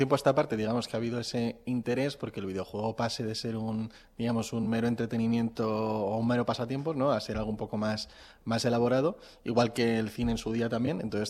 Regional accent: Spain; los que somos españoles o los que hablamos español

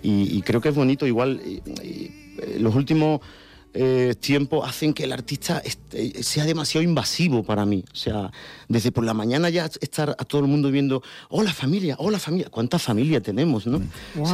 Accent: Cádiz, Andalusia, Spain; Echo mucho de menos mi tierra y prometo cuando sea un poquito más mayor, si la salud nos respeta, volver a vivir a mi tierra. Se lo digo a Leonardo, le digo, mira, Leo, yo quiero masticar toda tu niñez, pero hay un momento que vas a tener que venir a ver a papá a las orillas de Cádiz.

